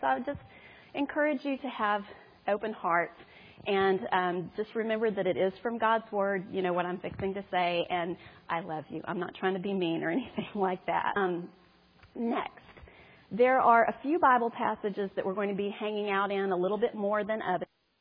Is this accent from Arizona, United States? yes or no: no; Baton Rouge, Louisiana, United States; just so I'm not a total stranger up here, I'm from Baton Rouge, Louisiana.